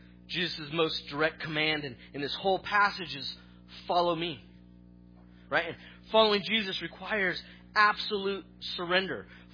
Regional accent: Fresno, California, United States; I grew up in Fresno, and I was actually sharing with the deacons, and we got married in Fresno

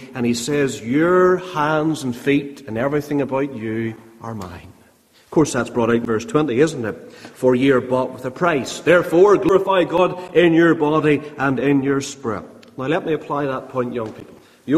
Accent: Ballymena, Northern Ireland, United Kingdom; now in Belfast, United Kingdom; But I come from East Belfast now. I'm a Ballymena man by heart and always will be.

